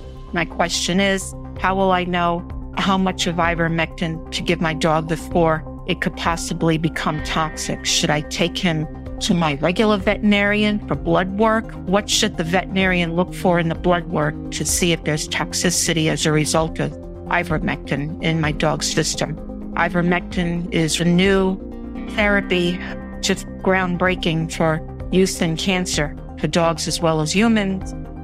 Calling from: South Carolina, United States; I'm calling from South Carolina.

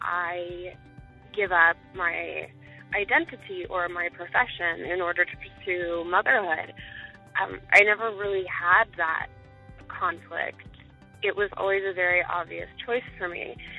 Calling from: Austin, Texas, United States; I'm calling from Austin, Texas.

